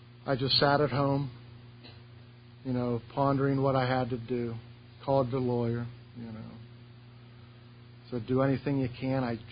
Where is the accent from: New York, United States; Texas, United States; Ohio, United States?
Ohio, United States; You know, because I'm from Ohio.